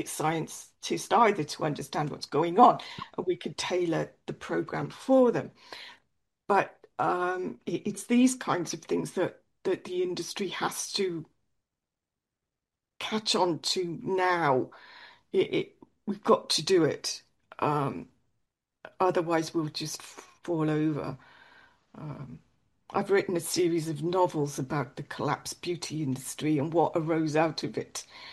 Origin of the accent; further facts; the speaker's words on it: United Kingdom; now in Germany; even though I'm British, but I'm living here in Germany.